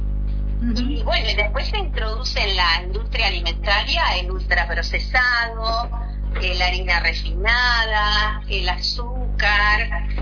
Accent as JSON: {"language": "Spanish", "town": "Arias", "region": "Córdoba", "country": "Argentina", "said": "quería aclararles que soy de Arias, provincia de Córdoba."}